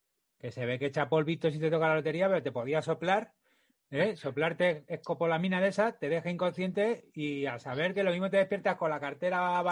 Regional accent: Spain; siendo como somos los españoles

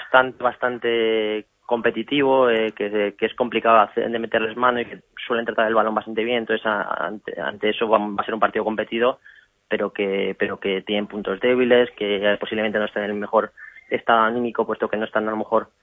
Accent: Madrid, Community of Madrid, Spain; gente que muchos somos de Madrid

